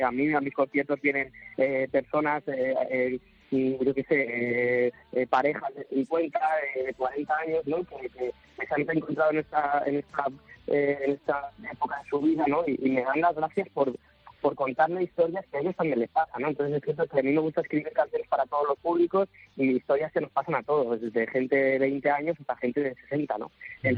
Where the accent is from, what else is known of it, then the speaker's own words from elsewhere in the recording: Spain; nosotros como buen español y como persona que trabaja